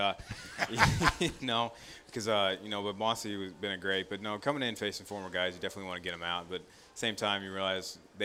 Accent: West Coast, United States; I grew up on the West Coast, grew up about an hour from here.

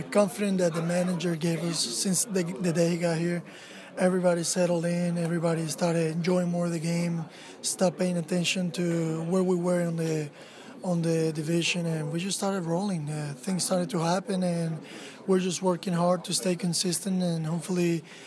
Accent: Maracaibo, Zulia, Venezuela; I was born in Maracaibo, Venezuela. I grew up there

